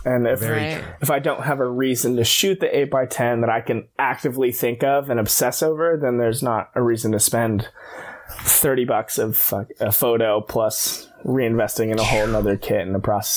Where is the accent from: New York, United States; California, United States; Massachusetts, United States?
California, United States; And I'm from California. So I like moved back and like gave LA a shot for a little bit.